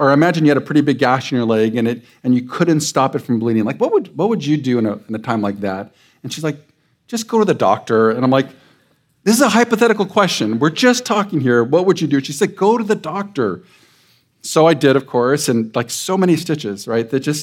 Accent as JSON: {"language": "English", "region": "California", "country": "United States", "said": "We're from Southern California, so I don't think we have any idea what that means."}